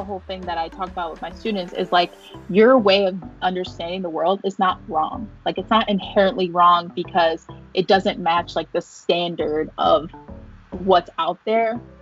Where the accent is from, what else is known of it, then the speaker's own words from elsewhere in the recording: New York City, New York, United States; So one of my many hats is that I'm from Uptown Manhattan, and, you know, I only spent a short amount of time, like, living there physically